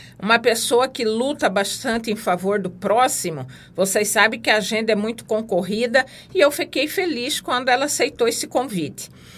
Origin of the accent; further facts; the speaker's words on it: Cuiabá, Mato Grosso, Brazil; como cuiabana, né, geralmente a gente fala assim, a expressão, né, cuiabana de Chapecruz